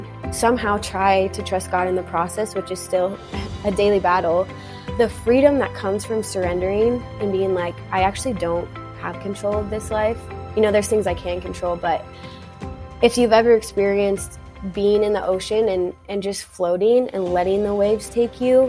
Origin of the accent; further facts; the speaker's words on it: Denver, Colorado, United States; I'm from Denver, Colorado.